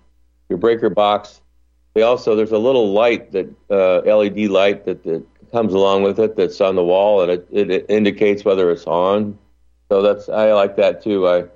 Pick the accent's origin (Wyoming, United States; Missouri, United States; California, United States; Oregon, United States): Missouri, United States; But I'm from Missouri, so I'm saying, well, show me.